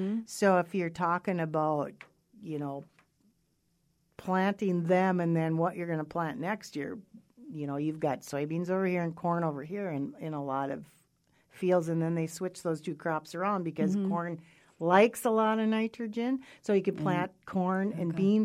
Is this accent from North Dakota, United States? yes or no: yes; North Dakota, United States; and I come from Mandan Indian country